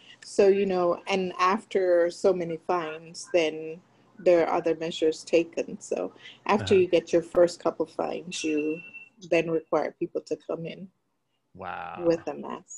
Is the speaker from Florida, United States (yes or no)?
yes; Florida, United States; I am from South Florida, so you would attempt to get to the beach and you have to fight through the crowd.